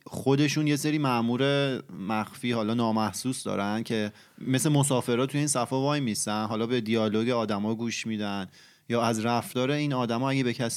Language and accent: Persian; Iran; moved away as an adult; من از ایران که اومدم اینجا